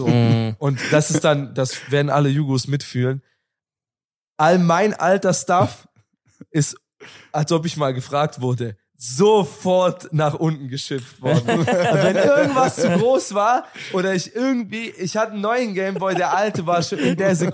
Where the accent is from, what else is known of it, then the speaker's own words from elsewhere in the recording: Bosnia & Herzegovina; dass gerade Bosnien und Herzegowina, wo ich herkomme